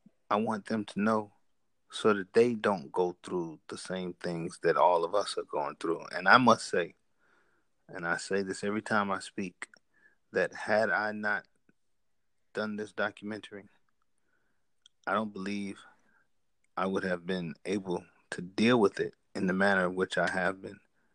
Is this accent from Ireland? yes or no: no; Las Vegas, Nevada, United States; growing up in Vegas, it's the fight capital of the world.